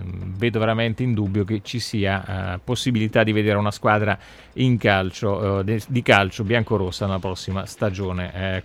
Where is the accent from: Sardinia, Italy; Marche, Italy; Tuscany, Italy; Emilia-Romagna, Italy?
Marche, Italy; Ancona; perché io sono d'Ancona